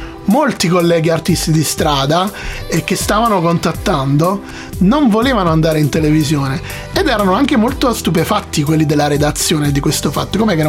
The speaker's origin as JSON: {"language": "Italian", "town": "Naples", "region": "Campania", "country": "Italy", "said": "da napoletano ho saputo magari essere più inventivo e fantasioso."}